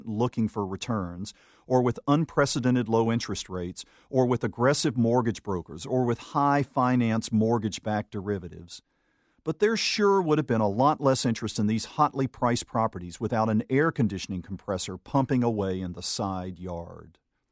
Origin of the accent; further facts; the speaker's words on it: South Carolina, United States; The houses in which I grew up in North and South Carolina had no central air conditioning.